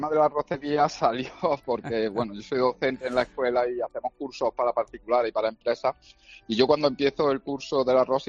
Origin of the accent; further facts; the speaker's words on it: Cordoba, Andalusia, Spain; un perol cordobés, que yo soy de Córdoba y creo que hay que llevar la tierra también a su sitio